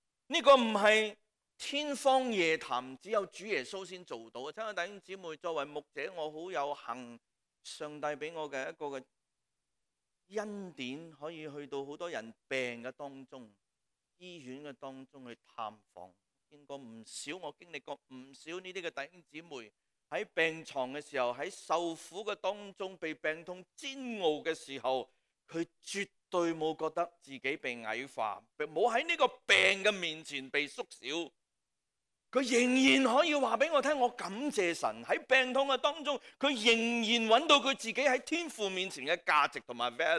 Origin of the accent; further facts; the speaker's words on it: Hong Kong; 我们中国人、香港人说将自己泼出去。